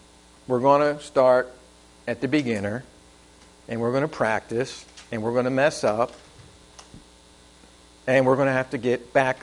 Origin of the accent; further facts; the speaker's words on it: Philadelphia, Pennsylvania, United States; We didn't have those up there. I'm from Philadelphia.